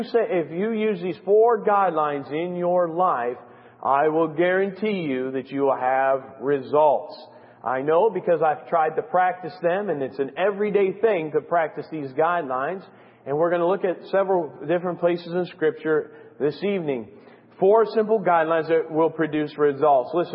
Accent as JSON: {"language": "English", "region": "Michigan", "country": "United States", "tie": "born there", "said": "Much like your preacher, I was born in Michigan. I come by it honestly."}